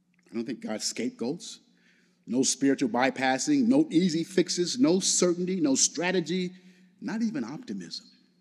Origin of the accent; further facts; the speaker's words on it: Louisville, Kentucky, United States; And again, I grew up in Louisville, Kentucky, in the South.